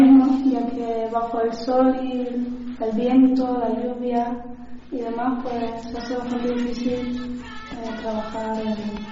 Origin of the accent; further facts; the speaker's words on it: Las Palmas de Gran Canaria, Canary Islands, Spain; tengo 18 años y vengo de las Palmas de Gran Canaria.